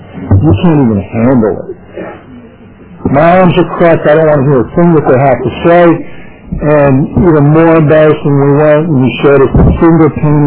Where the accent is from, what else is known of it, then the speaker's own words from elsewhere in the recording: New Jersey, United States; And I want to remind guests that I am from Jersey. I know people.